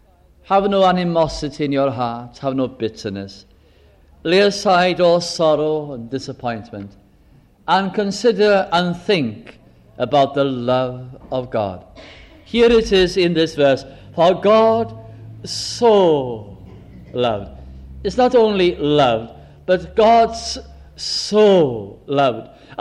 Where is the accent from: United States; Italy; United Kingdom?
United Kingdom; North West England; In the little Welsh chapel where I was brought up in Lancashire, in South Lancashire